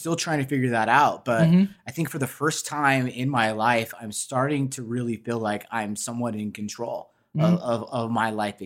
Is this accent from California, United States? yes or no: no; Utah, United States; I mean, we grew up in Utah, right, where alcohol is not like, it's not, the culture is very different.